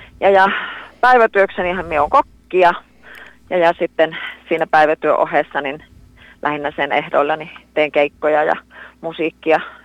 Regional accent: North Karelia, Finland; en rupea niin kuin omaa murettani esimerkiksi jättämään pois. Et siinä on yksi valtti, että siitä ainakin ihmiset tietää, että on Pohjois-Karjalasta kotosi.

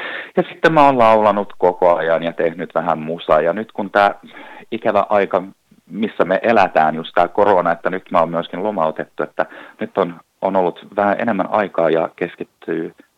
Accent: Ekenäs, Uusimaa, Finland; now in Helsinki, Finland; Tulen siis Tammisaaresta, mutta asun nyt tällä hetkellä Helsingissä

